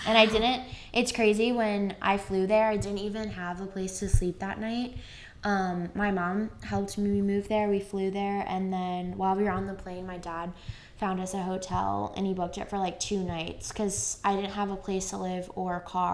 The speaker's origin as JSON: {"language": "English", "region": "Virginia", "country": "United States", "said": "and then I'm from Virginia, so I like picked the colleges, like JMU, Virginia Tech, and UVA theme colors"}